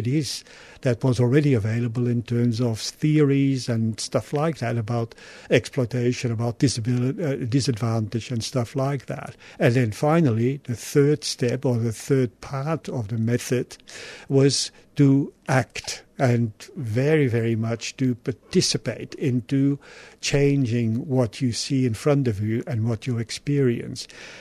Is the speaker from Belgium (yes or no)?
yes; Belgium; Myself, I'm from Belgium, obviously, and Belgium at that stage, certainly wall-to-wall Catholicism and floor-to-ceiling, I would add. But very importantly, that was the time of John the 23rd when I grew up